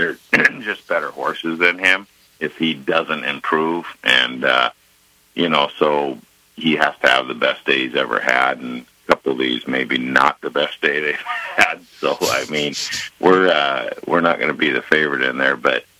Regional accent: New York, United States; born there; My, we moved from New York. I was born in New York, and, my dad owned a little piece of a horse, and he came here

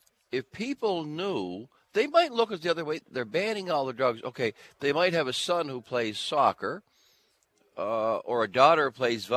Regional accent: Nova Scotia, Canada; I grew up in Nova Scotia, Canada.

